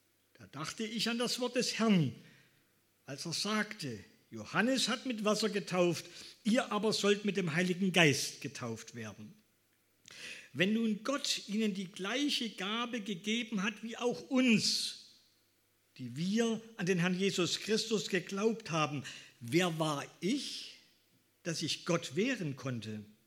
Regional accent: East Germany, Germany; in den 70er Jahren in der DDR, ich bin ein Kind des Ostens

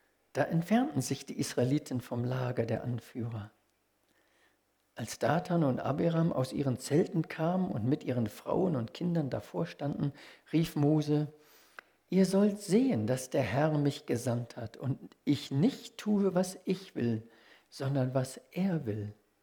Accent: Johannesburg, Gauteng, South Africa; Ich bin in Johannesburg aufgewachsen

